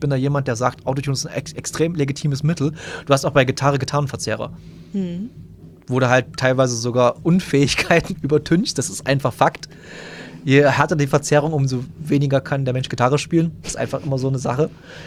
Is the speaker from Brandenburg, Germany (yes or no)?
no; Bautzen, Saxony, Germany; Und wir sind ja in Bautzen, wir kommen ja beide aus Bautzen oder aus irgendwas aus der Gegend von Bautzen.